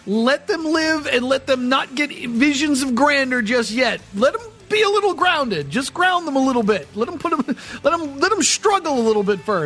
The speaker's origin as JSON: {"language": "English", "region": "New England", "country": "United States", "tie": "born or raised there", "said": "Let me just say this. I grew up in New England, right? Lobster rolls were a big deal."}